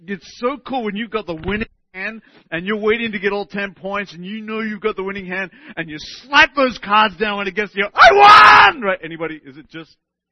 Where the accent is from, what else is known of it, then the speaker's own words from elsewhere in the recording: Sydney, New South Wales, Australia; now in United States; if you can't pick up my accents from Australia, so I'm from Sydney originally, where wallabies, kangaroos, all that kind of stuff thrive and live.